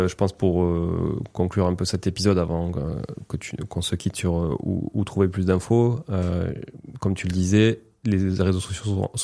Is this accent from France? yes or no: no; Portugal; moi, je suis portugais, tu vois.